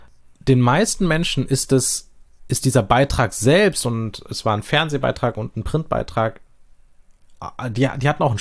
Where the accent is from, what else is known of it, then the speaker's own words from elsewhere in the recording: Germany; weil ich es nämlich auch als Deutscher mit ohne deutschen Eltern sozusagen auch nicht verstehe.